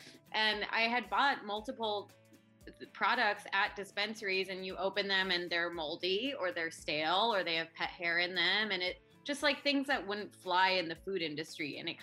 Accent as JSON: {"language": "English", "region": "California", "country": "United States", "tie": "born or raised there", "said": "I grew up in the Bay Area, and this has been sort of the epicenter for, you know, the so-called farm to table movement for a long time."}